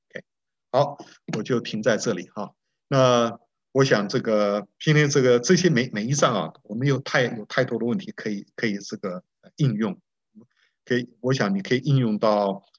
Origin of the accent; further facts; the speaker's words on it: Nuannuan, Keelung, Taiwan; 我小的时候在基隆一个郊外靠近山里面的一个小镇叫暖暖住了6年。我们那个是在那个铁道旁边